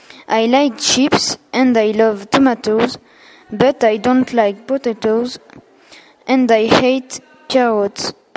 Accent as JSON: {"language": "English", "country": "France", "second_language": "English", "said": "I'm 11 years old. I come from France. I'm French. I live in Farges-les-Chalons."}